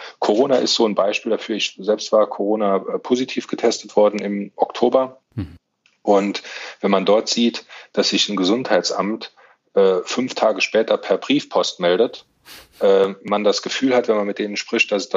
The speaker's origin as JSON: {"language": "German", "region": "Saarland", "country": "Germany", "tie": "born or raised there", "said": "Das ist meine Heimat, da fühle ich mich sehr, sehr wohl."}